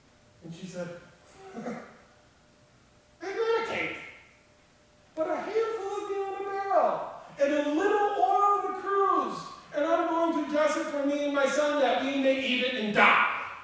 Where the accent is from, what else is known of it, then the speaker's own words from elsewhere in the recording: Wheaton, Illinois, United States; also born or lived in California, United States; I grew up right outside of Chicago in Wheaton.